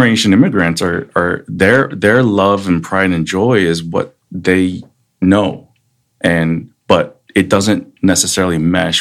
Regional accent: Los Angeles, California, United States; I love Chinese food. Like, the what some would call traditional Chinese food from China, but I'm also American. I grew up in LA.

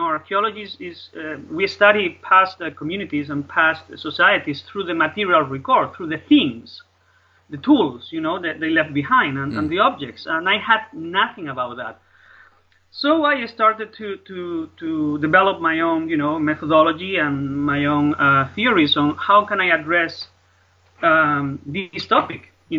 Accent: Vigo, Galicia, Spain; I am from Vigo, from Galicia, in the northwest corner of the Iberian Peninsula of Spain.

